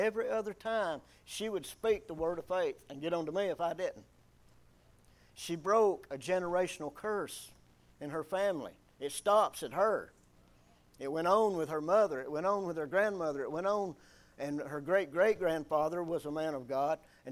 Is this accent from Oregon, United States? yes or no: no; Georgia, United States; coming from the same geographical area, at least where I was raised in Georgia, people who I was raised around hated two-faced people.